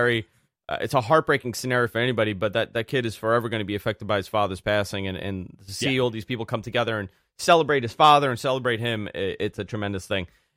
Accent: New York, United States; being a New Yorker.

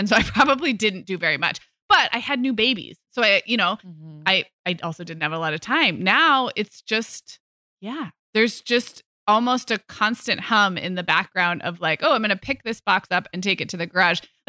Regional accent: California, United States; But when I moved from California to Chicago for college, I like brought all of my socks, and then I was like, oh, this is not enough socks.

